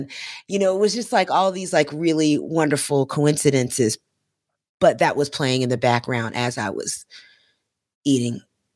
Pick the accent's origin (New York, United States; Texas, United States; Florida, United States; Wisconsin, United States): Florida, United States; because I'm from Florida, and that's, you know, oftentimes what I use to refer to white people.